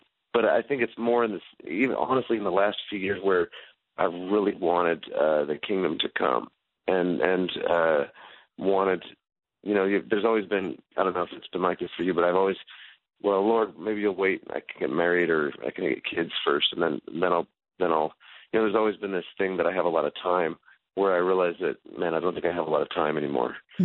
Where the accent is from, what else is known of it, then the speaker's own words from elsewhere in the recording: Nebraska, United States; I grew up in Nebraska, which isn't far from you.